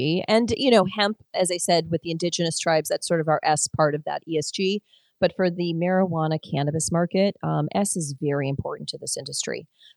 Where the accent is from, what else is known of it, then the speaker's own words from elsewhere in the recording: Detroit, Michigan, United States; It's like I grew up in Detroit, and Detroit, people are proud.